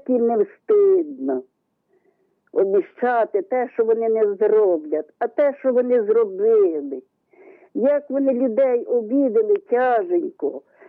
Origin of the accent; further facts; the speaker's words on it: Zhytomyr Oblast, Ukraine; Я з Житомирщини